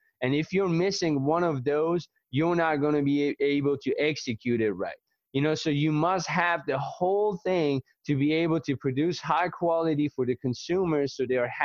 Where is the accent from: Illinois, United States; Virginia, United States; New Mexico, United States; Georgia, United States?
Georgia, United States; Atlanta; moved away; So I've decided to move from my hometown, Atlanta, Georgia, to come out in Southern Oregon